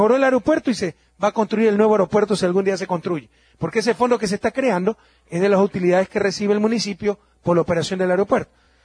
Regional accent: Guayaquil, Guayas, Ecuador; han sido sobre todo para unos pocos barrios, incluso de mi ciudad natal, Guayaquil.

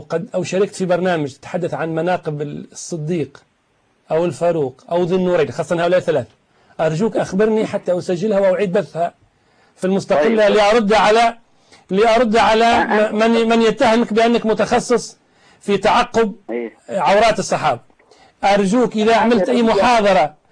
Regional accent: Tunisia; هل أنا أكلمك عن تونس؟ أنا تونسي، والله ما عرفت في تونس أحدا يكفر

